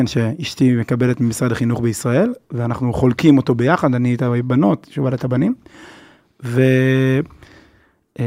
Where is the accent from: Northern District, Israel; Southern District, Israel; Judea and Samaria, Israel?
Judea and Samaria, Israel; Elkana; also born or lived in Jerusalem; now in Belgium; וגרנו לפני זה ברובע היהודי בירושלים, למדתי שם בישיבת הכותל, במקור אני מאלקנה, שוב ככה בשומרון יפה, שההורים שלי משם